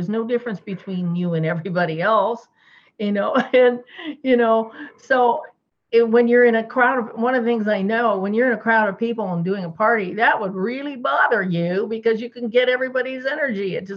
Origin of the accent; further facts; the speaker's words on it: Seattle, Washington, United States; I am too, being a Pisces, born and raised in Seattle. It's a perfect place for somebody who's a seagoing person to live and to have their life. So I would never move from here.